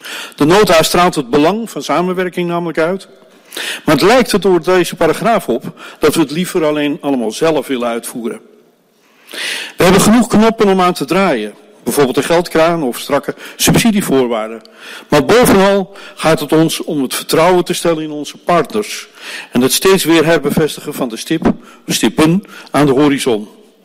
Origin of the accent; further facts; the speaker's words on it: Amsterdam, North Holland, Netherlands; Het valt me echter als geboren Amsterdammer zwaar om te moeten zeggen